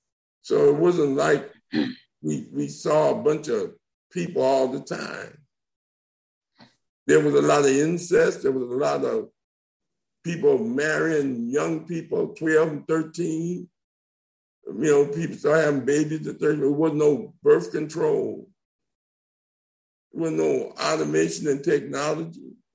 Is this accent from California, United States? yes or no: yes; Watts, California, United States; I grew up in Watts Compton. That was my world.